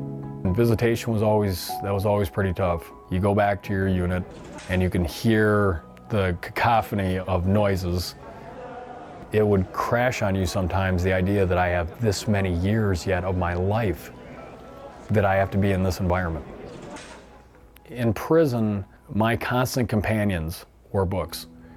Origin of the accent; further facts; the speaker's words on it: Bear, Wisconsin, United States; I grew up in Bear, Wisconsin.